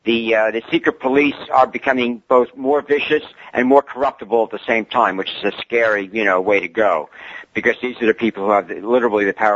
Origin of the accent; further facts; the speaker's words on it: United States; So I said, gee, I'm glad I'm an American.